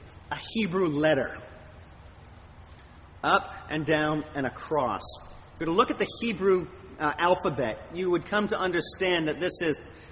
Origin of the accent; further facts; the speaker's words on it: Canada; It would be like God coming to us as Canadian Christians